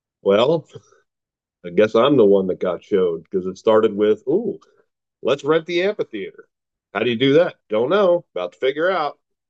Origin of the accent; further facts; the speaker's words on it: Pennsylvania, United States; I'm originally from Lancaster County, Pennsylvania. I am here in Tennessee working side by side with Wayne and his wife Ashley.